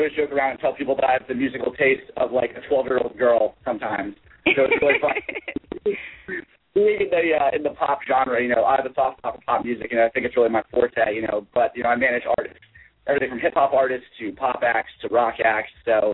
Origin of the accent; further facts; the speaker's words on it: Connecticut, United States; My hometown is Connecticut. I spend most of my time living in the city. I split an apartment up there with a few friends of mine. And, pretty much Connecticut is where I'm from.